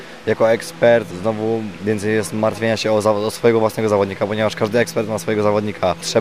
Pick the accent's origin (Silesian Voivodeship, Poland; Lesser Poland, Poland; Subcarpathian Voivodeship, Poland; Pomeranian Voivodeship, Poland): Subcarpathian Voivodeship, Poland; Rzeszów; jestem z Rzeszowa i jestem ekspertem konkurencji instalacji sanitarnej i grzewcze.